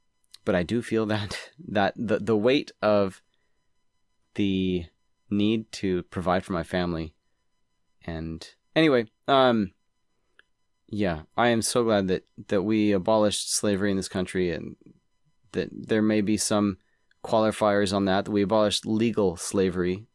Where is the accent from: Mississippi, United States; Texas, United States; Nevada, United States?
Texas, United States; I grew up in Texas, so Juneteenth was always a thing.